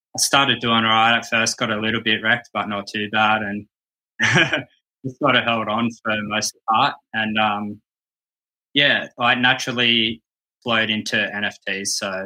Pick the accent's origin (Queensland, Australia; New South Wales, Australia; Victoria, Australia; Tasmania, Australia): New South Wales, Australia; Sydney; I grew up in Sydney, Australia, about 1 hour south on the coast.